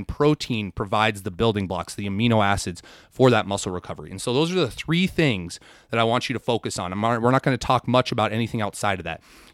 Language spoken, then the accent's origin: English; United States; I'm an American, and so I know how much 2 liters is because that's how much Mountain Dew comes